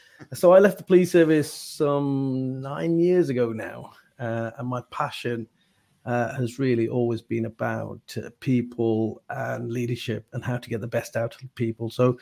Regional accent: Wolverhampton, West Midlands, United Kingdom; I was born and bred in Wolverhampton and I was one of seven. There was nine of us living in a 2.5-bedroom terraced house in the middle of Wolverhampton, the concrete jungle.

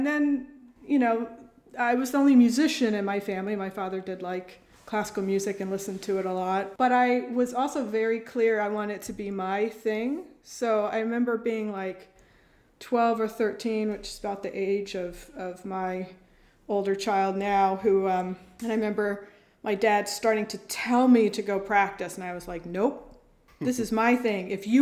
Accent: Philadelphia, Pennsylvania, United States; we would meet people and they'd say, oh, you're American, where are you from? And we'd say, Philadelphia.

